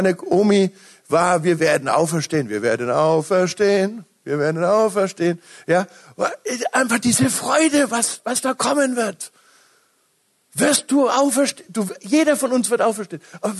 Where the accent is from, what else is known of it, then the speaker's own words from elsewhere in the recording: Bavaria, Germany; Und ich komme ja aus Bayern, zwar kein richtiger Bayer, ne? Wir Franken sind ja was Besonderes, wir sind Nordbayern, ne?